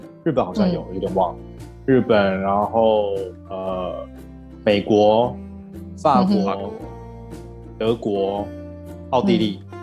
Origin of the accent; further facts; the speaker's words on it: Taiwan; 这个就跟我们在台湾成长的环境